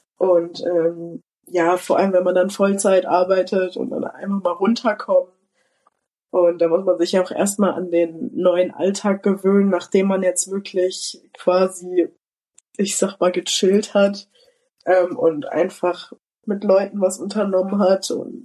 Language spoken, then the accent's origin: German; Germany; now in Canada; ich fühle mich auf jeden Fall als Kanadierin. Natürlich, wenn Leute mich fragen, wo ich herkomme, sage ich trotzdem Deutschland